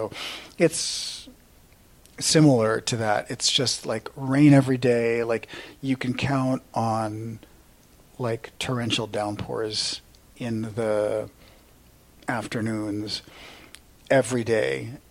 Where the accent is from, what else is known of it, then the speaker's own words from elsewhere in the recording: United States; They allowed us to preserve our identity, even though we grew up here in the States.